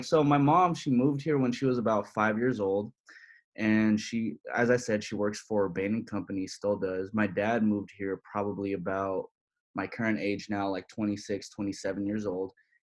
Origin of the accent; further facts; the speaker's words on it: San Francisco, California, United States; my life growing up in San Francisco was very, it was very normal.